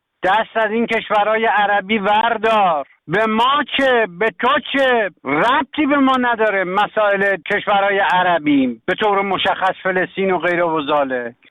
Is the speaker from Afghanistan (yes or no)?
no; Iran; ما ایرانی هستیم